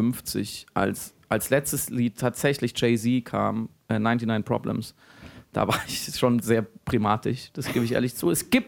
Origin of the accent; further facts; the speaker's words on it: Freiburg, Baden-Württemberg, Germany; Im Schwarzwald tatsächlich. Ich bin bei Freiburg geboren und aufgewachsen